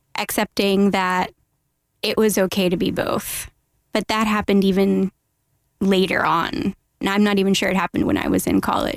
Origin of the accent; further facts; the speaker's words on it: Honduras; now in Washington, D.C., United States; I was born and raised there, so I had, obviously all my friends were like brothers and sisters, but my house was the speak English house.